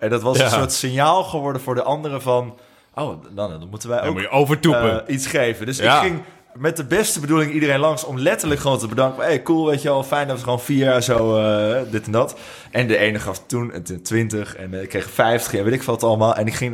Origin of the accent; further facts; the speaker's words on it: Leiden, South Holland, Netherlands; En dat was eigenlijk mijn echte eerste baantje buiten Leiden, waar ik vandaan kom.